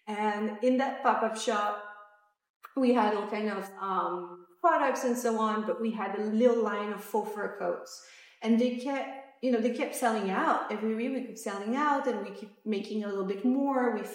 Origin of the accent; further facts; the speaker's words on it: France; English is a second language; moved away as an adult; now in United States; I was born and raised in France, came to the US in 2006 for my MBA degree.